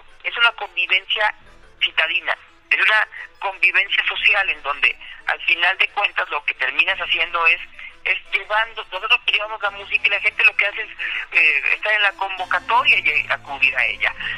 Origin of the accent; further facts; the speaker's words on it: Guadalajara, Jalisco, Mexico; cómo podemos como tapatíos demostrar que en este país hay otros caminos